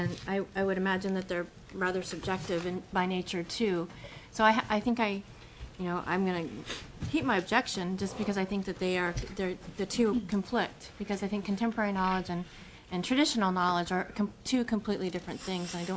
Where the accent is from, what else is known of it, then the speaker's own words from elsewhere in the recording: Anchorage, Alaska, United States; I grew up in Anchorage